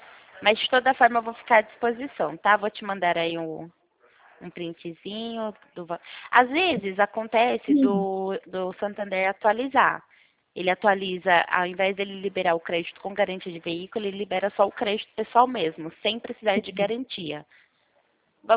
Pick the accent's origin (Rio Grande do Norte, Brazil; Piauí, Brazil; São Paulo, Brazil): São Paulo, Brazil; Itu; Eu sou da cidade de Itu, interior de São Paulo.